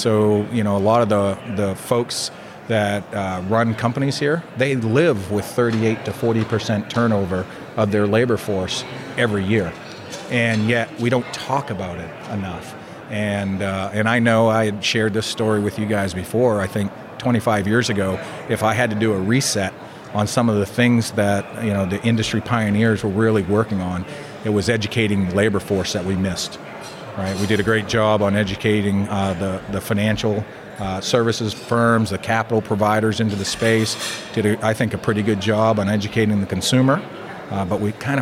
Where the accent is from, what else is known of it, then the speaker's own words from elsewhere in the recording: Maine, United States; moved away as an adult; So I had mentioned to you earlier, I grew up in Maine and I went in the military for a long time. And then after the military, I got out and I found myself in Florida.